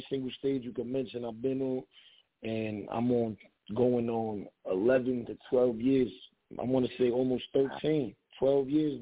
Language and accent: English; Brooklyn, New York, United States; Growing up in Brooklyn, I'm from Harmon, between Irvin and Knickerbocker.